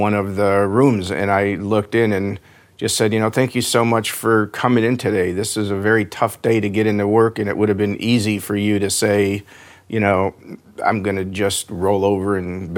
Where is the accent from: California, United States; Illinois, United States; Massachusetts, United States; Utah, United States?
Illinois, United States; Chicago; Well, I was born and raised in Chicago. Born there, graduated from high school there.